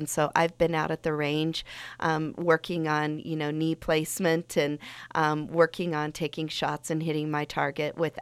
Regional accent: Gillette, Wyoming, United States; I grew up in Gillette, and I grew up knowing about the one-shot antelope hunt

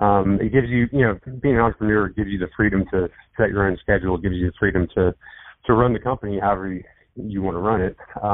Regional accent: the South, United States; our home ground since we're from the South.

